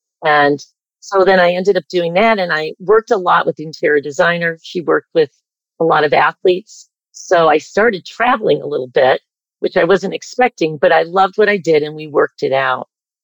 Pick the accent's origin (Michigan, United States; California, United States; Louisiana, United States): Michigan, United States; I grew up in Michigan. I was in the middle of six kids, like the Brady Bunch.